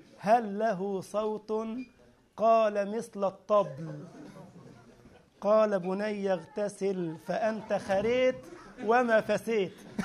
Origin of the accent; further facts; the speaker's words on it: Egypt; طبعا عامل ايه في مصر عندنا يعني كيف حالك